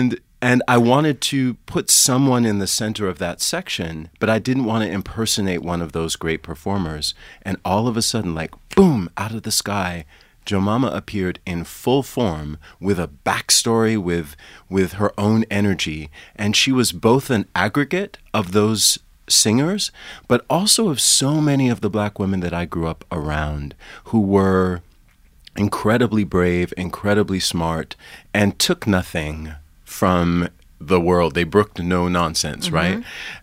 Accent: Springfield, Massachusetts, United States; So I come from Springfield, Mass., which is a working class city in Western Massachusetts. And I grew up in the 1970s and 80s in a beautiful mixed community

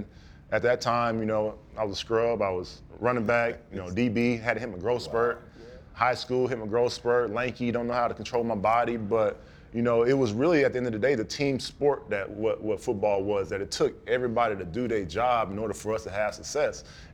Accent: Georgia, United States; now in Michigan, United States; So, you know, I'm from Georgia, I don't do nothing on ice. But I came up here in Michigan.

